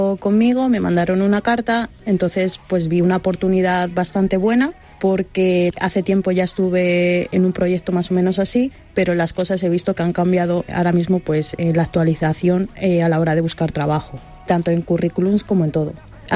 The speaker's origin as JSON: {"language": "Spanish", "town": "Guadalajara", "region": "Castilla-La Mancha", "country": "Spain", "tie": "born or raised there", "said": "soy de aquí de Guadalajara de toda la vida."}